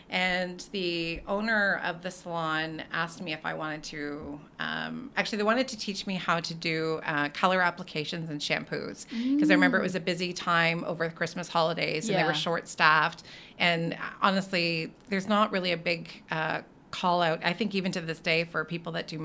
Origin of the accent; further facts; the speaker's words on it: Ontario, Canada; Since I'm from Ontario, there was only 2 trade schools at that time you can go to, one in London, Ontario, and one in Toronto.